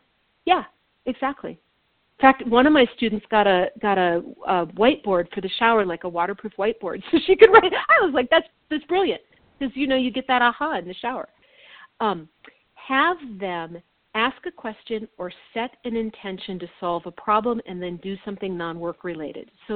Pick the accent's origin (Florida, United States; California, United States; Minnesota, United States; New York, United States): Minnesota, United States; And I come from Minnesota, and this is strong.